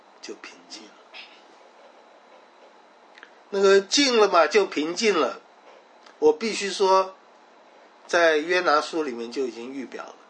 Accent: China; 水我们中国人说能载舟能覆舟

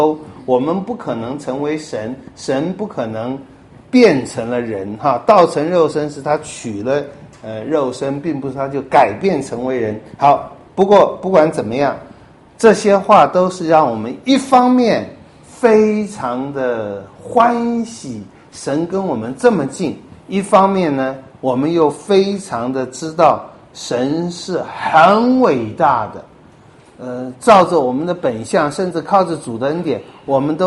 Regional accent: China; 我们中国人都不能接受，因为地球是圆的嘛，我们中国应该是在最中心的地方哈。

